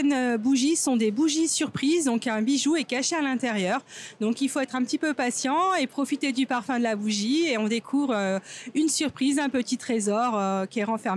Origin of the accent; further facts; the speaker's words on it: Tence, Auvergne-Rhône-Alpes, France; Alors, je suis de Haute-Loire, à Tens, entre Yssingeaux et le Chambon-sur-Lignon.